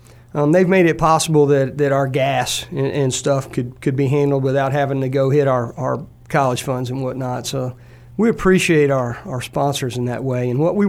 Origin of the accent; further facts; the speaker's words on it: Tampa, Florida, United States; we're from Tampa. Let's do a ministry fair here. This is our home.